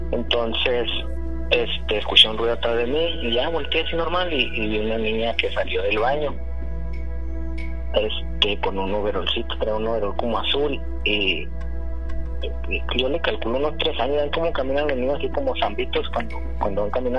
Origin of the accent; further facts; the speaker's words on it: Chihuahua, Mexico; now in Texas, United States; Ahorita estoy en Texas, pero soy de Chihuahua.